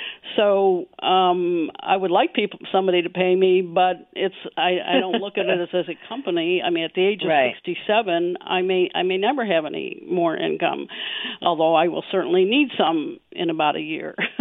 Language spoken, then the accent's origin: English; Midwest, United States; I really think of myself primarily as a Midwesterner